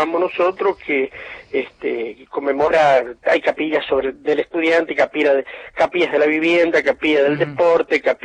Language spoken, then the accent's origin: Spanish; San Juan, Argentina; now in Caucete, Argentina; Soy sanjuanino de capital, del departamento Santa Lucía.